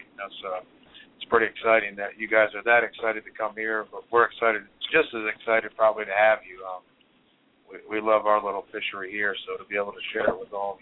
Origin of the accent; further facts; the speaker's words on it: Virginia, United States; But when I was down in Florida all winter, people would ask, where are you from? And I'd say, you know, Virginia.